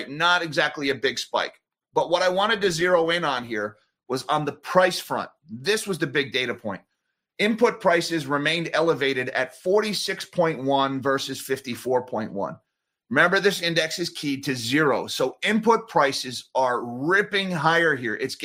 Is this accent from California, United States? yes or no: no; Pennsylvania, United States; Farmers in deep red Pennsylvania struggle to find workers. This is in my home state here.